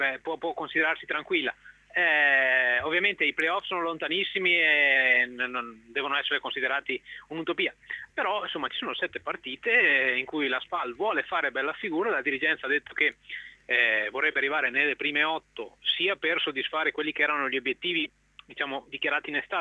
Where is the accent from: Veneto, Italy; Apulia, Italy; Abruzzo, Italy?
Veneto, Italy; Sono un veneto però, impiantato in Emilia, ormai da 10 anni.